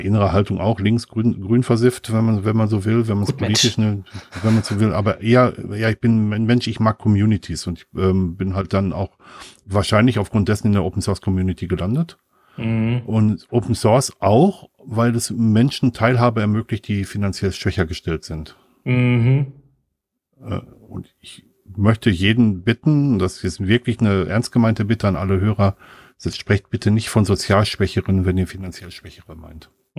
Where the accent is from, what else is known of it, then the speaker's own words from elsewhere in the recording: North Rhine-Westphalia, Germany; ich bin im Ruhrgebiet groß geworden, das heißt, ich bin in einem sehr diversen Umfeld groß geworden